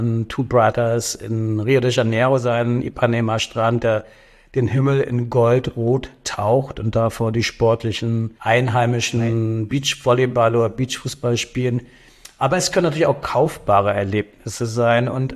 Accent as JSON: {"language": "German", "region": "Berlin", "country": "Germany", "said": "ich bin Berliner und seit 1989 in dem wunderbarsten Job dieser Welt, nämlich in der Sektion Reise tätig."}